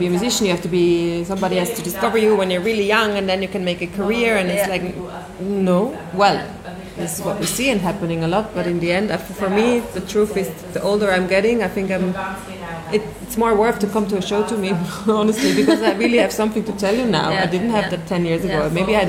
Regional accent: Palestine; it's true, we come from Palestine.

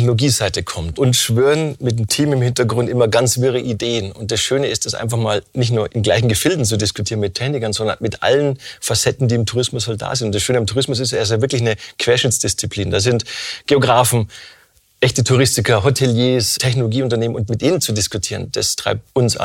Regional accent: Bavaria, Germany; ich komme eben aus dem Bayerischen Wald

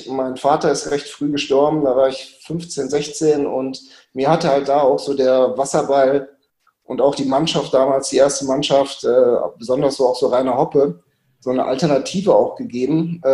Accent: Duisburg, North Rhine-Westphalia, Germany; Ich bin geboren hier in Duisburg.

